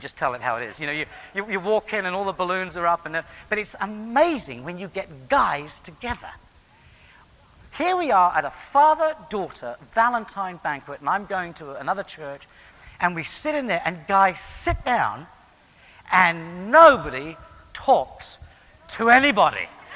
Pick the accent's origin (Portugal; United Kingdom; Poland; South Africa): United Kingdom; England; now in United States; When I came from England to this country, I was just, I was amazed at the activities that went on in American churches.